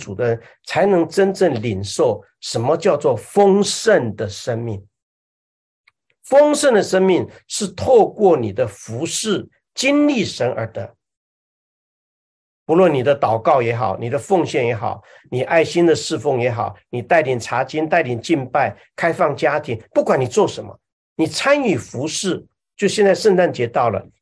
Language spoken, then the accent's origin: Chinese; Taipei, Taiwan; 那我们因为是在台湾长大，在台北嘛，如果你有去台北就知道